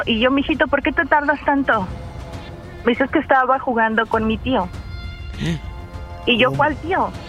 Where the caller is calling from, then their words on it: Tampico, Tamaulipas, Mexico; De Tampico, Tamaulipas.